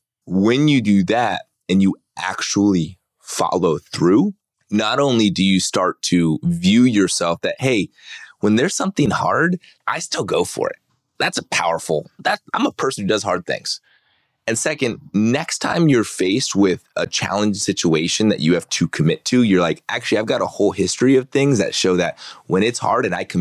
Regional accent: San Diego, California, United States; I was born and raised in San Diego. I had three older sisters growing up.

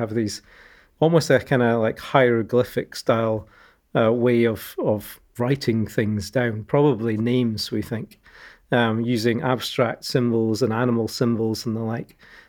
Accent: Scotland, United Kingdom; I'm from Northeast Scotland originally.

